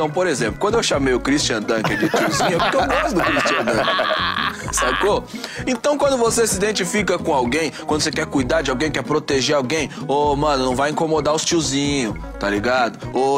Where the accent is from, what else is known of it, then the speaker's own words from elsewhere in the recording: São Paulo, Brazil; Eu venho de São Paulo, mano, eu sou da quebrada